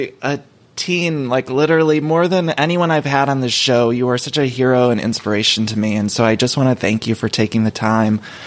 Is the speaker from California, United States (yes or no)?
no; Solon, Ohio, United States; from Solon, Ohio